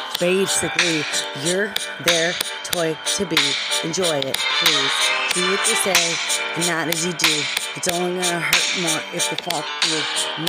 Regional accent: Wisconsin, United States; I'm from Wisconsin.

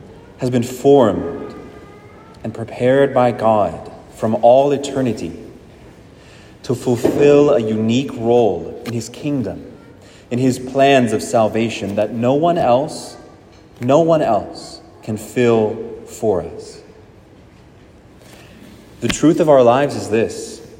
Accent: Oregon, United States; I grew up in Oregon, and my family would go to church on Sundays, the Methodist church

